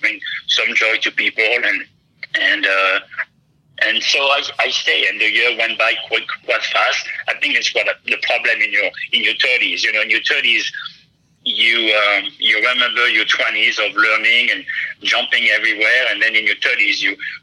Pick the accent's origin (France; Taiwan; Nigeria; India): France; Lille, Hauts-de-France; now in Cincinnati, United States; Cincinnati is very similar to where I grew up in France. I grew up in Lille, north of France, which is between Paris and Bruxelles.